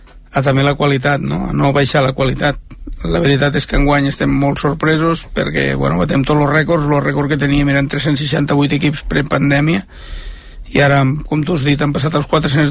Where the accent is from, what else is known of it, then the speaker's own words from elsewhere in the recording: Catalonia, Spain; sóc de les Terres de l'Ebre